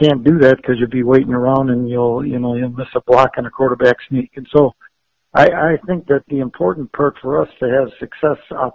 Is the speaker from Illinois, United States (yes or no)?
yes; Chicago, Illinois, United States; Growing up in Chicago, I don't know. I don't like the Brewers.